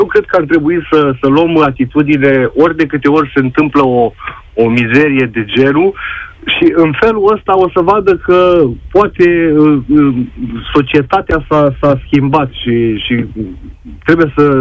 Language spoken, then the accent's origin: Romanian; Târgu Jiu, Gorj County, Romania; Eu deloc sunt din Târgu Jiu